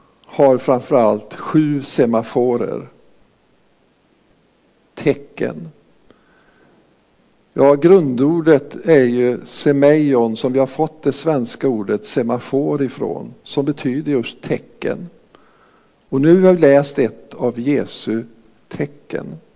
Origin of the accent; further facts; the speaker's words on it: Frista, Sweden; Jag kommer ihåg när jag var barn och jag växte upp som tonåring hemma i Frista.